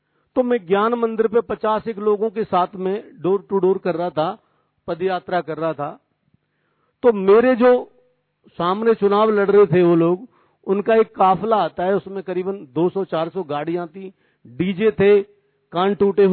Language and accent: Hindi; Kotwan, Uttar Pradesh, India; मेरा गांव है कोटवन, जब आप मथुरा जाते हो दिल्ली से तो जहां से यूपी स्टार्ट होती है वहां एक छोटा सा गांव है